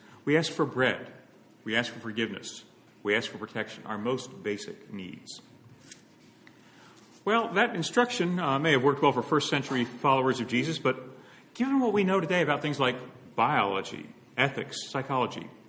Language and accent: English; New Jersey, United States; When my brothers and I were growing up in South Jersey, we'd take turns saying grace before meals.